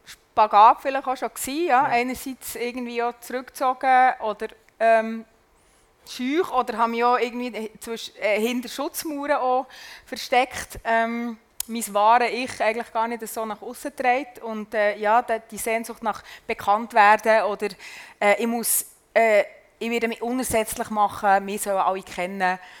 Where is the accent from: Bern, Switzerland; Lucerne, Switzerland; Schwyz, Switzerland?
Bern, Switzerland; Also wie man vielleicht gehört, ich bin von Bern. Bin in Bern aufgewachsen, eigentlich so gut bürgerliche Familie, Eltern reformiert und katholisch.